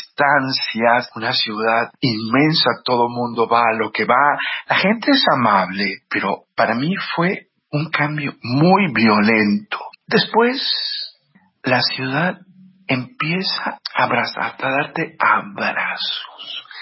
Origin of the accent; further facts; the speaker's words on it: Mexico; also born or lived in Seville, Spain; Después volvimos a México. Mis padres me dijeron, si tú quieres, hacemos el esfuerzo y te quedas, terminas la universidad allá, en Sevilla.